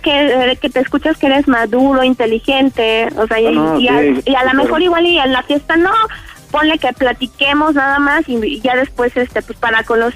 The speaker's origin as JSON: {"language": "Spanish", "region": "Mexico City", "country": "Mexico", "said": "Yo soy de aquí del Distrito Federal, pero la fiesta la vamos a hacer en Tepoztlán."}